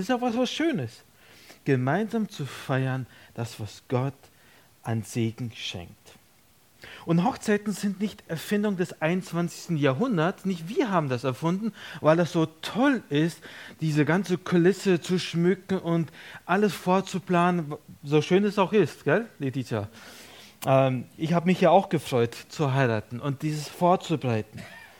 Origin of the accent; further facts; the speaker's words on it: Villach, Carinthia, Austria; ich bin aus Villach, darf seit 20 Jahren schon in Kärnten sein.